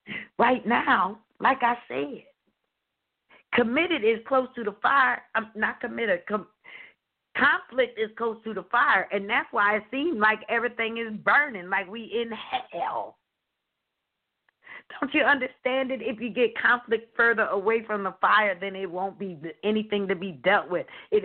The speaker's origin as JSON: {"language": "English", "town": "Philadelphia", "region": "Pennsylvania", "country": "United States", "said": "I'm from Philadelphia. So if you're in Philly and you decide that you're going to Jersey to go to the shore"}